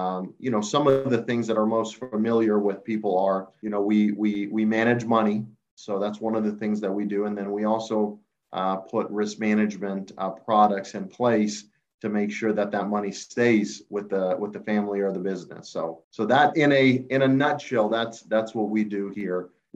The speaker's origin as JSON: {"language": "English", "country": "Honduras", "tie": "born or raised there", "said": "so I grew up in Honduras in Central America"}